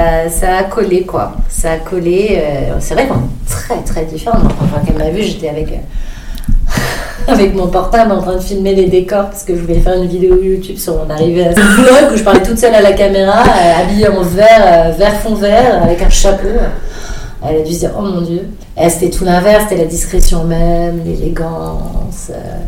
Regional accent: Paris, Île-de-France, France; je suis née à Paris dans le 11e, à côté du Père Lachaise.

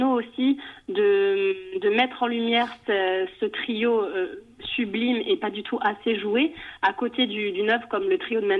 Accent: Toulouse, Occitanie, France; now in Paris, France; Moi, je viens de Toulouse, et plutôt... Pas centre-ville, quoi, plutôt campagne.

